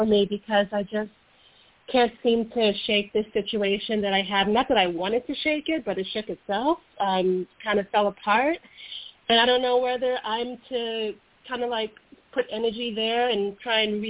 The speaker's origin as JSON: {"language": "English", "town": "New York City", "region": "New York", "country": "United States", "said": "I'm a New Yorker."}